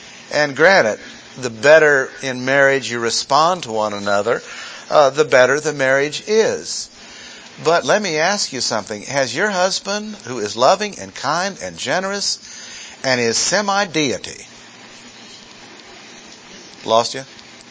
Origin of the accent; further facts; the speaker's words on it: Missouri, United States; Wow, not only Missouri, you're from my town.